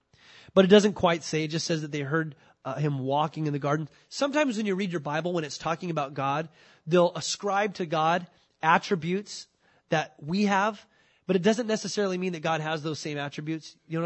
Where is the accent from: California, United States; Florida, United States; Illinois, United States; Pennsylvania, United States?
California, United States; Camarillo; I grew up down in Southern California, down in Camarillo, California.